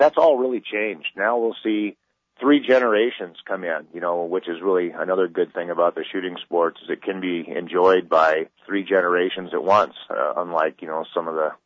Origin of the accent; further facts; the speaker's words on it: Nebraska, United States; now in Tacoma, United States; I grew up in Nebraska, actually, and it was primarily hunting.